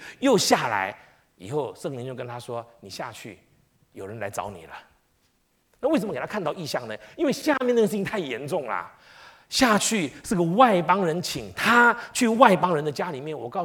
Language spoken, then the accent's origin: Chinese; China; 因为我们是中国人